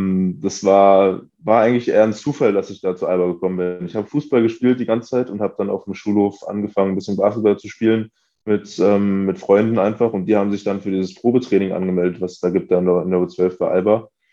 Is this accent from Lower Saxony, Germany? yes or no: no; Berlin, Germany; Ich bin in Wilhelmsruhe aufgewachsen, das ist in Pankow, aber so ein bisschen bisschen weiter draußen gelegen, würde ich sagen. Also es ist jetzt nicht in der Nähe von Prenzlauer Berg oder so hier, sondern ein bisschen mehr nördlich.